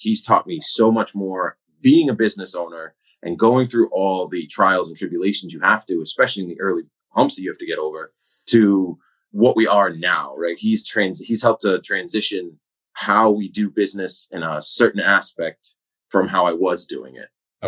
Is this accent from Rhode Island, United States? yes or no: yes; Woonsocket, Rhode Island, United States; So I grew up in Woonsocket, Rhode Island, okay.